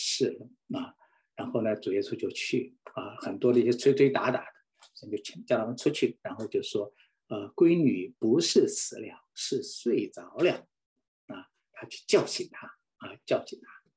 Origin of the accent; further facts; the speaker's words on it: China; 我们中国人很忌讳